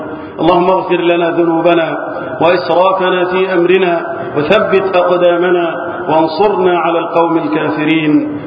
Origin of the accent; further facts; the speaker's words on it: Egypt; اللهم احفظ بلدنا مصر وسائر بلاد المسلمين من الفتن.